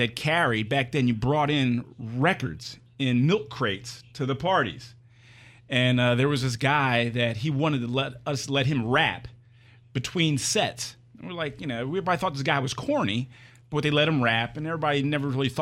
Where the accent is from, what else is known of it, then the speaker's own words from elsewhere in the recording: Philadelphia, Pennsylvania, United States; That's right, West Philadelphia, born and raised.